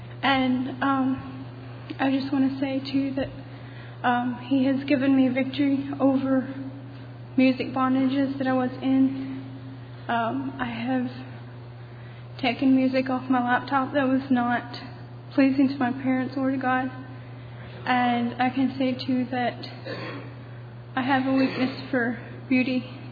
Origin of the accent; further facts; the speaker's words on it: Virginia, United States; I'm from Virginia.